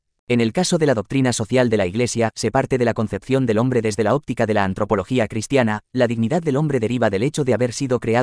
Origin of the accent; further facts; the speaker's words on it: Spain; Confieso que, como español, siento un cierto grado de vergüenza y mucha indignación.